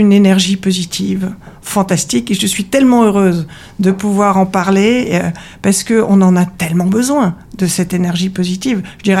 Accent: Switzerland; born there; Et puis, il ne faut pas oublier que je suis née en Suisse.

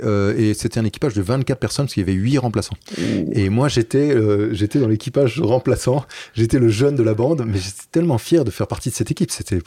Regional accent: Paris, Île-de-France, France; moi, j'ai grandi à Paris, mais je passais tout le temps libre que j'avais en Bretagne à naviguer

